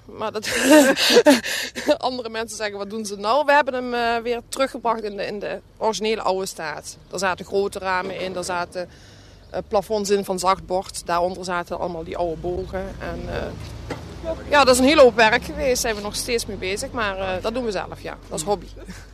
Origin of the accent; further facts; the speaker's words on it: Sittard, Limburg, Netherlands; En we komen dus uit Sittard en we hebben daar echte vrienden. En dat is 10 kilometer verderop.